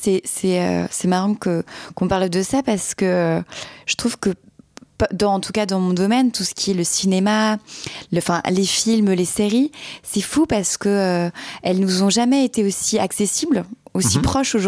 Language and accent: French; Plescop, Brittany, France; Je suis originaire de Plescop, c'est une petite ville à côté de Vannes.